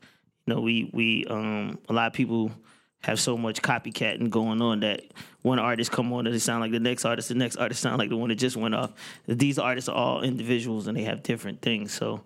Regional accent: Atlanta, Georgia, United States; You know, even I'm from Atlanta, where strip club culture is the culture.

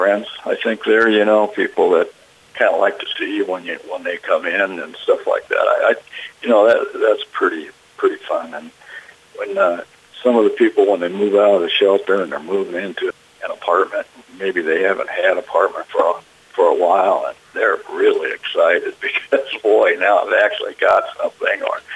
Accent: Fort Madison, Iowa, United States; I mean, you know, I grew up in Fort Madison, Iowa, you know, and that's a lot different than a bigger city.

